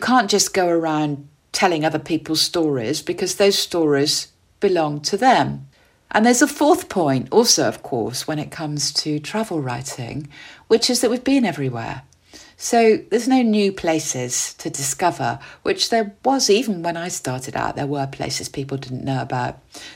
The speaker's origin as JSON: {"language": "English", "town": "Bristol", "region": "South West England", "country": "United Kingdom", "tie": "born there", "said": "Working class, English, West Country. I was born in 1961 in Bristol, which is a port in the southwest of England."}